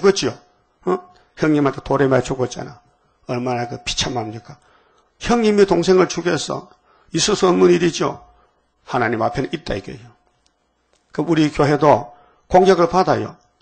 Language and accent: Korean; Uiseong, North Gyeongsang, South Korea; 우리 고향 사람이라 의성의 비안이라 같은 군에 살아. 고향에.